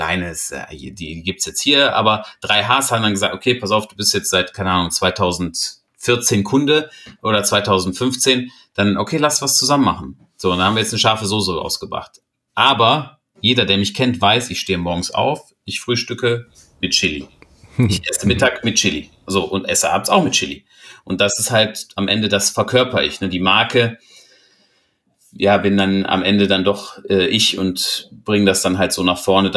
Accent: Germany; Und als Deutscher hat man ja schon etwas andere Vorstellungen von Verbindlichkeit

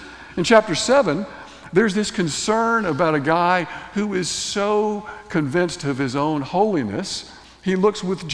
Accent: Tennessee, United States; like I grew up in Tennessee

